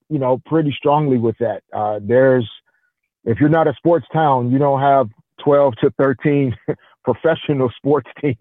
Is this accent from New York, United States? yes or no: no; Little Rock, Arkansas, United States; moved away as an adult; also born or lived in Los Angeles; I was born and raised in Little Rock. I moved to LA as a 21-year-old.